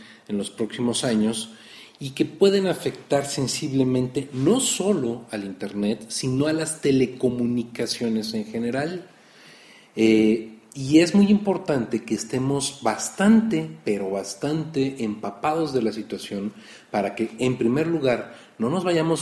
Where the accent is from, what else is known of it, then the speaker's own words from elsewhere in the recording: Mexico; por lo menos a mí como mexicano, me preocupa más